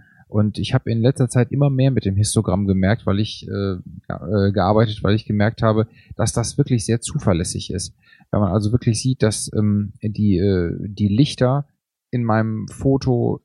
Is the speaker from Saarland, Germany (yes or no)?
no; Dortmund, North Rhine-Westphalia, Germany; Ja, ich komme ja ursprünglich aus Dortmund, insofern ist es noch lustig.